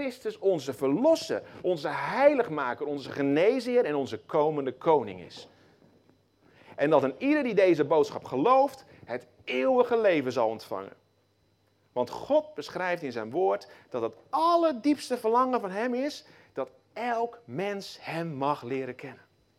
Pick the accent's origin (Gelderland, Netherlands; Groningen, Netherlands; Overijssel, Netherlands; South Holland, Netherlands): South Holland, Netherlands; Gouda; dat ik in Nederland woon, dat ik uit Gouda kom